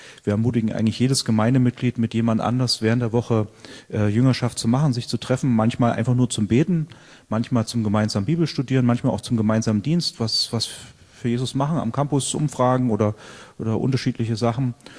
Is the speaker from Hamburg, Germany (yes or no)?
no; Jena, Thuringia, Germany; Ich bin in Jena geboren und aufgewachsen.